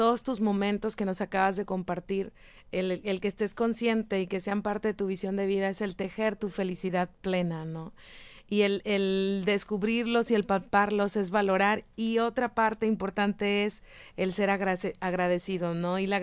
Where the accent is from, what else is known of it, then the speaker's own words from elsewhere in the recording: Tamaulipas, Mexico; now in Monterrey, Mexico; Yo lo experimenté del tiempo que yo tengo acá en Monterrey, que ya lo había compartido, que soy de Tamaulipas.